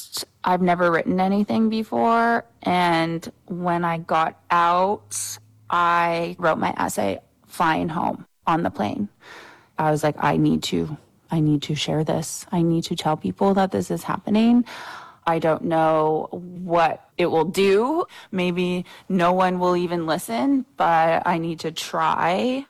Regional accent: Canada; Why is it that me, as a Canadian citizen with a Canadian passport who offered to pay for her flight home, why am I in here for 2 weeks?

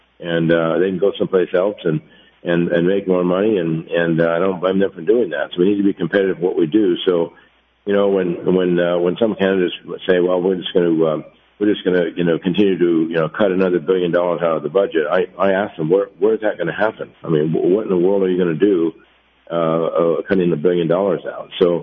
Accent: Delta Junction, Alaska, United States; also born or lived in Valdez; We were growing up in Delta Junction and Valdez.

